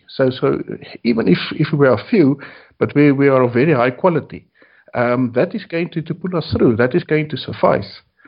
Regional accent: South Africa; it's also very interesting for me as a South African to listen to all these things

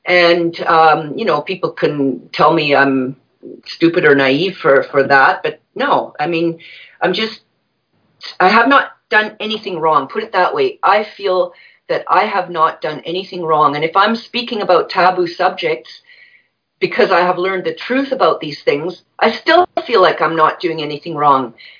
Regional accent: Canada; And then they determine flight risk with me because I'm Canadian.

